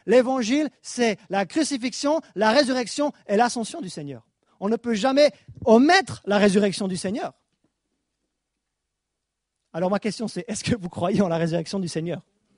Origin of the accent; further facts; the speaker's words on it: Switzerland; Vous savez, moi j'ai grandi en Suisse, on n'a pas l'habitude de faire des sacrifices dans ma culture.